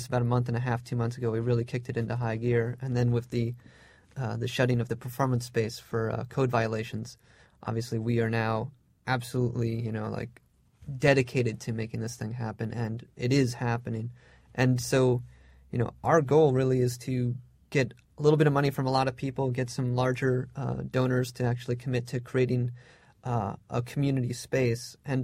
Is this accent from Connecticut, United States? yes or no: yes; New Haven, Connecticut, United States; I hail from New Haven, Connecticut, which started in the mid-'80s, made a huge push to become an arts and cultural center.